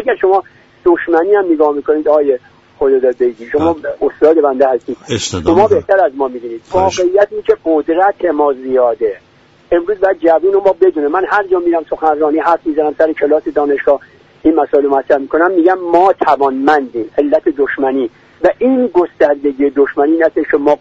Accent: Iran; شما سوال میشه شما میگی من از ایران هستم

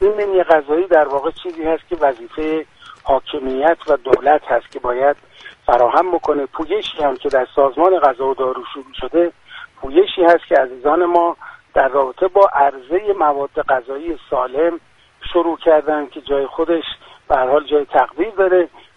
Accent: Iran; همه ما به عنوان یک ایرانی وظیفه داریم

